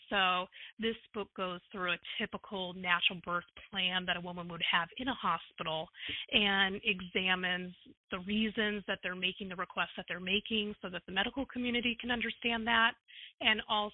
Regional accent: New Jersey, United States; like in my home state where I practice in New Jersey.

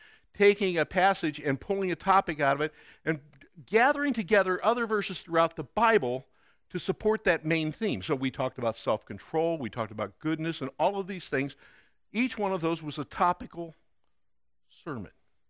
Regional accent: Chicago, Illinois, United States; I'm from Chicago. And I speak Chicago, but we're going to do it in English, Chicago style.

